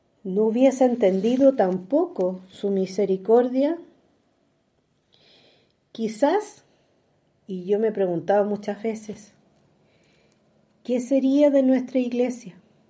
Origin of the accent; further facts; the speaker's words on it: Chile; En mi país, Chile, donde me encuentro